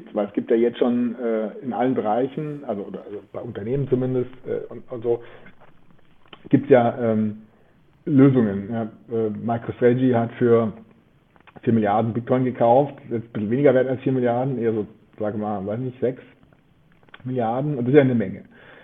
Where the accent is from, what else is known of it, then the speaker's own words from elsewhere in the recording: Germany; wir als Deutsche haben ja die Hälfte unseres Goldes in New York liegen